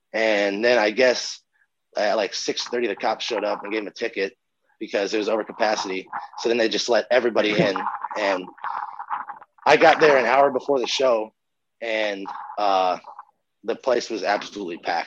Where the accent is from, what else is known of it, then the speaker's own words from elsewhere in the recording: Palo, Iowa, United States; I had one show booked in Palo, my hometown